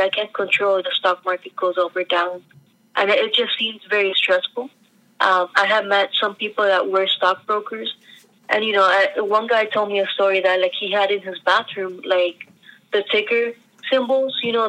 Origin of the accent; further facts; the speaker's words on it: Miami, Florida, United States; I find it strange now that when I tell somebody I was born and raised in Miami, they're like, oh, wow.